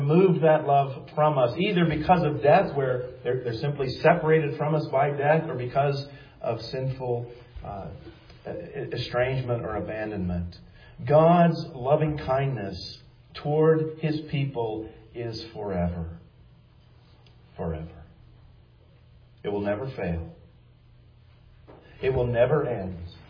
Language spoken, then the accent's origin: English; Kansas, United States; born there; I was born in Kansas. It's a good place to live where you got to go a long way before you get to any big bodies of water.